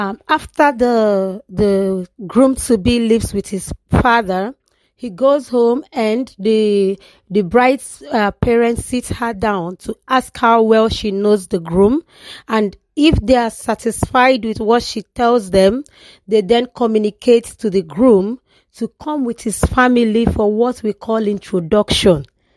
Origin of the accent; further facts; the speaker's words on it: Delta, Nigeria; I'm from the southern part of Nigeria. I am actually from Delta State, the northern part of Delta. We are actually called, referred to as Delta North.